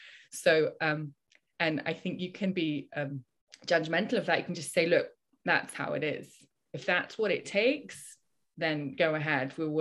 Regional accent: Scotland, United Kingdom; in the UK where I'm from, originally I'm from Scotland.

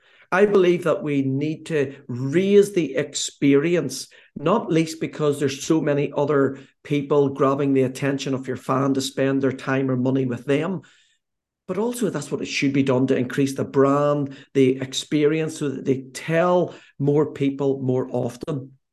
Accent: Belfast, Northern Ireland, United Kingdom; They asked where I was from. I said I was from Belfast.

